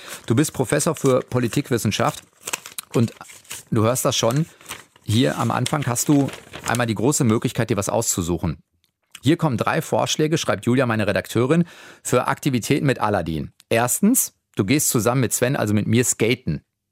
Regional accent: Recklinghausen, North Rhine-Westphalia, Germany; wir kommen beide aus Recklinghausen, sowohl du als auch ich.

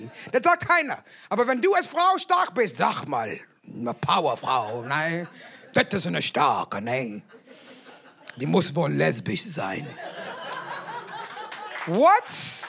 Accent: New York, United States; German is a second language; Und leider komme ich aus New York.

